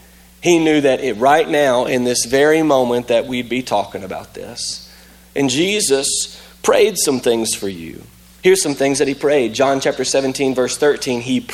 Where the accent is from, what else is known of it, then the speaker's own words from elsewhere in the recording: Tennessee, United States; I'm from Tennessee. We don't do that there.